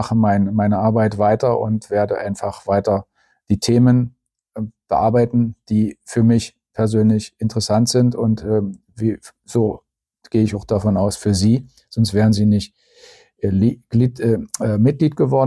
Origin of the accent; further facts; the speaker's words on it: Netherlands; German is a second language; auch als Holländer nicht.